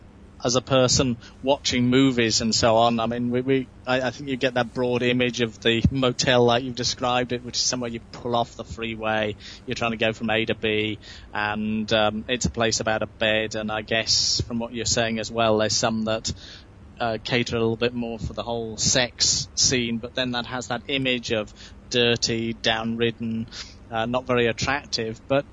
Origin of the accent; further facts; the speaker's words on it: Tainan, Taiwan; I'm from Tainan, Taipei.